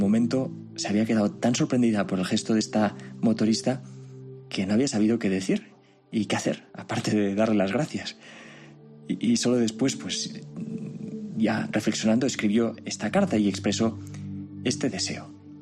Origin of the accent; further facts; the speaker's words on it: Barcelona, Catalonia, Spain; el periódico con el que crecí en Barcelona, que se llama La Vanguardia